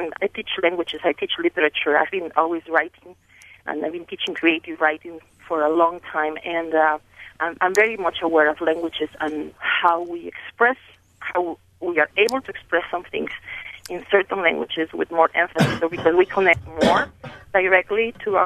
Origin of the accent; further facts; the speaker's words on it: Xalapa, Veracruz, Mexico; I am from Veracruz. I'm from the capital of the state of Veracruz, Jalapa, where jalapenos come from.